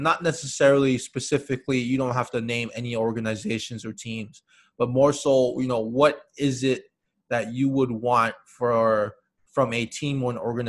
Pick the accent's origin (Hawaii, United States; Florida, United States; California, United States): Hawaii, United States; You know, for me, I grew up in Hawaii, and we did have minor league.